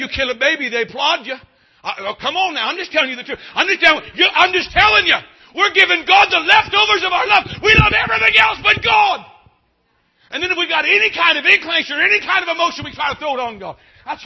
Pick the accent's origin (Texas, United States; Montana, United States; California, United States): California, United States; I'm from California. I'm from that tree-hugging wasteland of pagan idolatry.